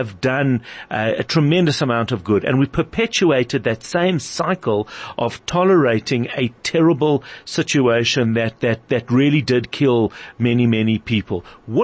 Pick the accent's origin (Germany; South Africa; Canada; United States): South Africa; So often we find ourselves as a South African government standing on the wrong side of the international community.